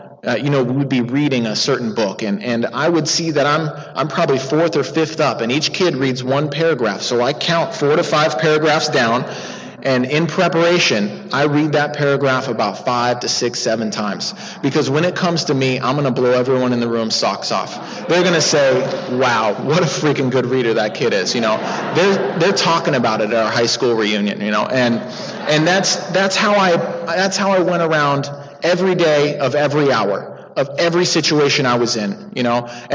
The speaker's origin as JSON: {"language": "English", "town": "Seattle", "region": "Washington", "country": "United States", "tie": "born or raised there", "said": "So the important part, me, I grew up in Seattle, and I love drinking."}